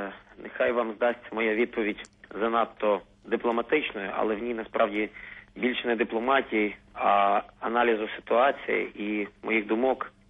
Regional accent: Lviv, Lviv Oblast, Ukraine; Це святкування 750-ліття мого рідного Львова.

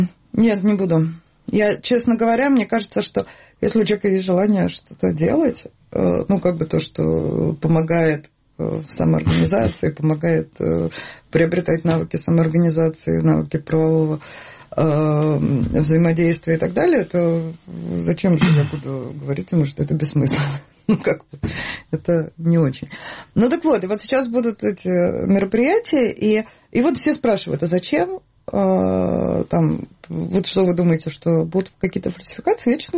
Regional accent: Russia; вроде как я из России приезжаю в Крым

